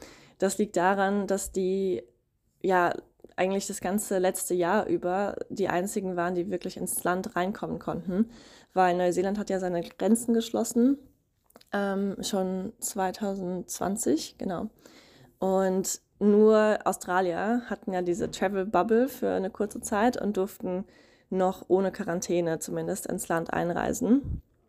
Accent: Germany; Vier Briten, vier britische Jungs waren noch da, eine Amerikanerin, ein Kiwi. Und ich als Deutsche.

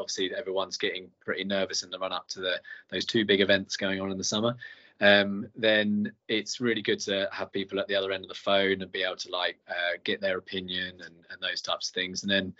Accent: South East England, United Kingdom; So I'm from deepest, darkest Sussex, which is so East Sussex near Brighton, really.

